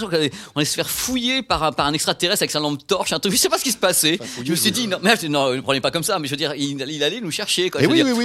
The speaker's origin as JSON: {"language": "French", "region": "Normandy", "country": "France", "said": "moi, en tant que Normand, quand on me dit rural, ça me parle vraiment. J'ai vécu toute ma vie près d'une ferme"}